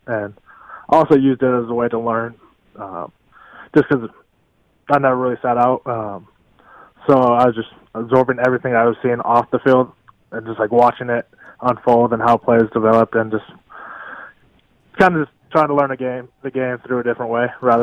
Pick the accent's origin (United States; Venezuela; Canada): United States; Las Vegas, Nevada; as soon as I kind of heard talks that we might end up in the Vegas Bowl, I realized that's my hometown and just huge tragedy just happened